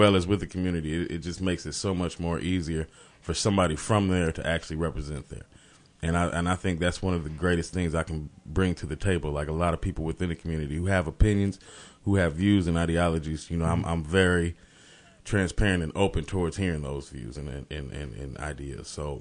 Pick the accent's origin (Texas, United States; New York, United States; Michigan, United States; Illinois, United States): Illinois, United States; Urbana; but my family is from here in Champaign, Illinois, both sides, my mother and my father. I grew up in Urbana, Illinois. I'm from King Park.